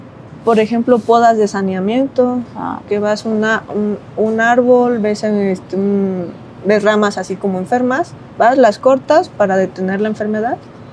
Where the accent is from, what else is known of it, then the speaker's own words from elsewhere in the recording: Ayutla, Mexico; Y con mis hermanos siempre apoyábamos en gestionar un grupo de danza que venía de mi pueblo, de Ayutla.